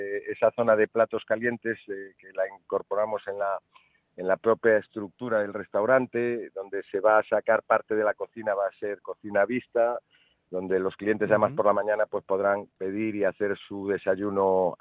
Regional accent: Galicia, Spain; Ahí se me nota que soy gallego

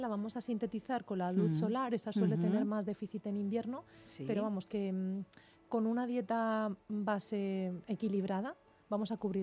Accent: Torrevieja, Valencian Community, Spain; De Torrevieja.

